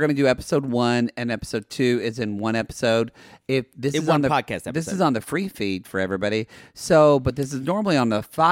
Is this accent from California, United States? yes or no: yes; California, United States; I do have essential oils in my car because I'm from California.